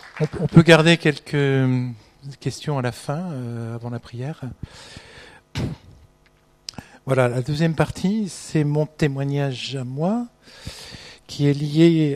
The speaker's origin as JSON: {"language": "French", "region": "Grand Est", "country": "France", "said": "Moi-même, je suis originaire d'Alsace, pas loin de Strasbourg. On est quatre enfants"}